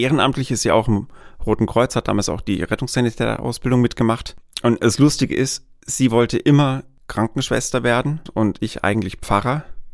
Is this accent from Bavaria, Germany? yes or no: yes; Weiden, Bavaria, Germany; Ich bin direkter Weidener, das heißt, ich bin in Weiden geboren worden, im Klinikum in Weiden, lustigerweise als Frühchen und als Zwilling